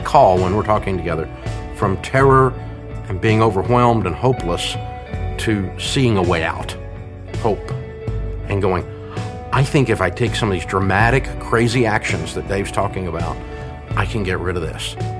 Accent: United States; And as an American, that's a little bit terrifying.

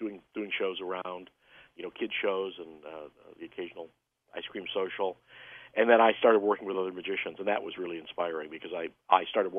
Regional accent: Chicago, Illinois, United States; Oh, well, I was a kid performer in Chicago. I grew up in Chicago, and there was a great magic shop in Chicago and great magicians.

